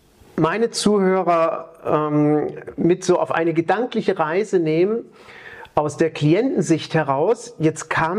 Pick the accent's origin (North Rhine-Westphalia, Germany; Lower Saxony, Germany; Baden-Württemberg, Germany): North Rhine-Westphalia, Germany; Cologne; Als Kölner